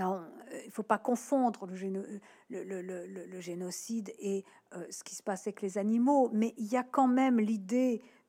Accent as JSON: {"language": "French", "region": "Nouvelle-Aquitaine", "country": "France", "tie": "born there", "said": "moi, je suis née en Charente, hein, donc évidemment, Dordogne, c'est pas loin."}